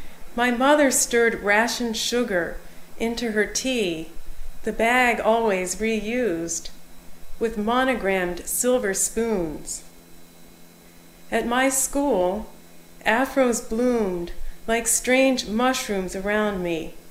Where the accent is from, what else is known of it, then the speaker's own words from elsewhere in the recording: Richmond, Virginia, United States; now in Boston, United States; I grew up in Richmond, where history, especially the history of the Civil War, was all around us.